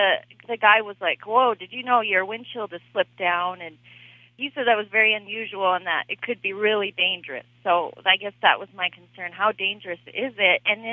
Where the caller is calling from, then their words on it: Bozeman, Montana, United States; Bozeman, Montana.